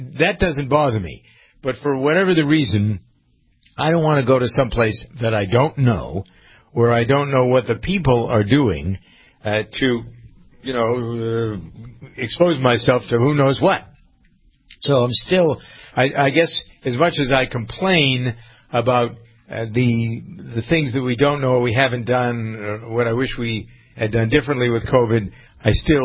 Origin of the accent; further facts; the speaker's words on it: Framingham, Massachusetts, United States; most communities I know in Framingham, my hometown, I'll be there back for New Year's Eve.